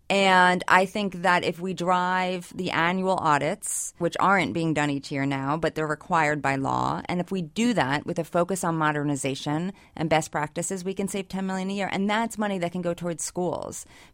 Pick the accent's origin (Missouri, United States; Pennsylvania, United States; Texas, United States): Pennsylvania, United States; Abington; moved away as an adult; I grew up in Abington, went to Abington High School, and left Philadelphia area for many years for college and then grad school.